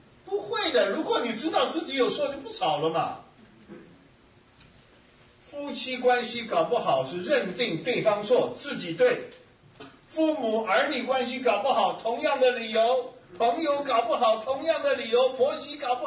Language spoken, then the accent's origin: Chinese; China; 我们中国人比较诚实